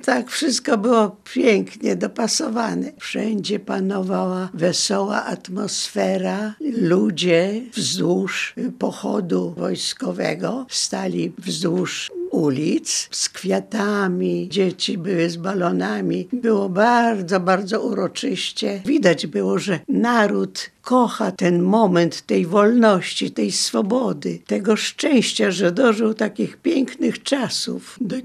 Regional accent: Lviv, Lviv Oblast, Ukraine; Urodziłam się we Lwowie, mój ojciec był wojskowym, mieszkaliśmy w blokach wojskowych przy ulicy Świętokrzyskiej 34.

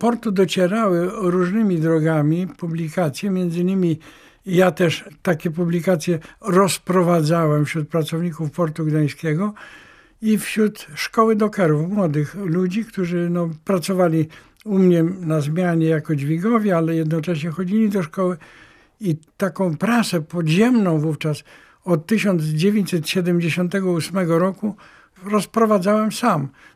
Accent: Smyków, Świętokrzyskie Voivodeship, Poland; born there; Urodzony jestem w małej miejscowości Smyków w województwie kieleckim.

